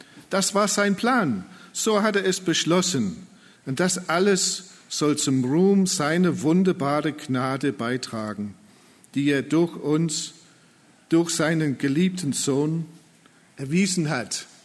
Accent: England, United Kingdom; German is a second language; Ich bin Engländer, der Titel ist in Englisch, aber die Veranstaltung läuft auf Deutsch.

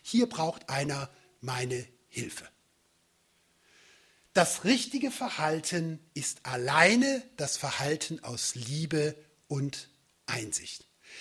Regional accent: Northern Germany, Germany; bin ich nach Ulbach gekommen und habe da in der Stunde gepredigt, als 19-Jähriger, als Schüler und fiel fast als Norddeutscher von der Stange

